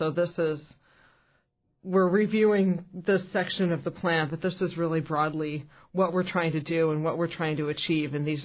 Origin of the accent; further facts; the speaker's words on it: Juneau, Alaska, United States; I'm from Juneau, but I worked elsewhere for a long time until coming back to take this job.